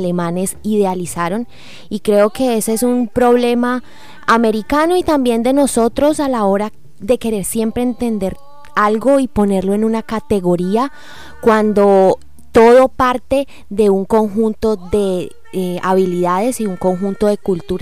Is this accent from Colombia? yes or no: yes; Colombia; a mí como colombiana, a la hora de decir de dónde soy